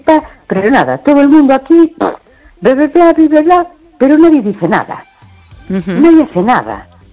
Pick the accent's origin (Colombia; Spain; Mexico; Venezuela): Spain; Galicia; aquí en Galicia siempre nos pasa lo mismo. Yo, a mí me da a veces hasta vergüenza decir que soy gallega